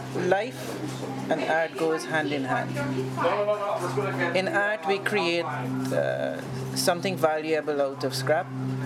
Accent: Guyana; now in Antigua and Barbuda; Well, my mom came here from Guyana about 13 years ago, and she decided to bring us here.

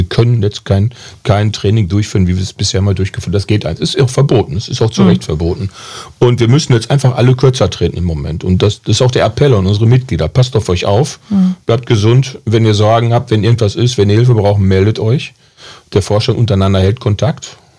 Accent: North Rhine-Westphalia, Germany; Ich bin auch in der Zechensiedlung groß geworden. So, und das ist einfach normal, finde ich, bei uns im Ruhrgebiet.

